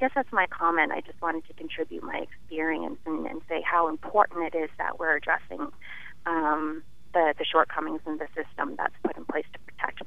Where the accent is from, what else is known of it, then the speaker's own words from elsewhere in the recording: Concord, New Hampshire, United States; I grew up in the Concord School District, and when I was in eighth grade